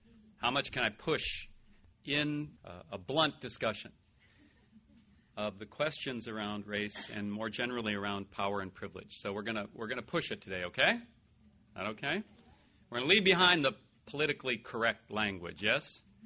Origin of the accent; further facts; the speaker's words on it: North Dakota, United States; Actually, I'm not from Texas. I just live there. I'm from North Dakota.